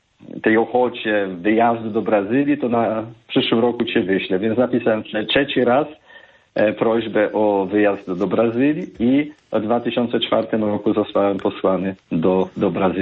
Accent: Libusza, Lesser Poland, Poland; Ojciec Franczyk, ojciec Mikrut głosili u nas w Libuszy misję świętą.

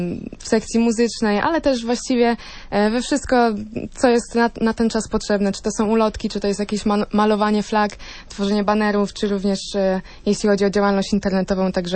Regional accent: Szczecin, West Pomeranian Voivodeship, Poland; jestem ze Szczecina, ale studiuję w Toruniu, w Wyższej Szkole Kultury Społecznej i Medialnej.

